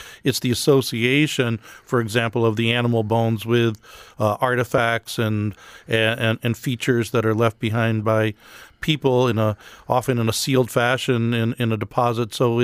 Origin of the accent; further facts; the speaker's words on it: Connecticut, United States; which kid growing up in Connecticut, I thought that was so much more fascinating than anything I observed around me